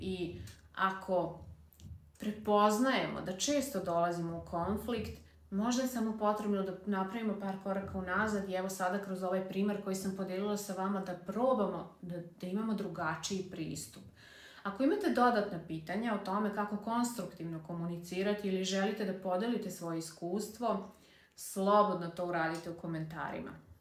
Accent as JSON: {"language": "Serbian", "region": "Vojvodina", "country": "Serbia", "said": "čak i da se lepo izdivanimo, što bi kod nas u Vojvodini rekli"}